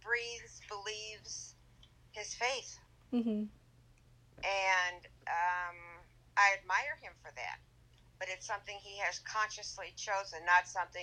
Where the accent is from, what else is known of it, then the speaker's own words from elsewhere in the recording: Illinois, United States; we grew up in Illinois, and all the houses in Illinois have basements.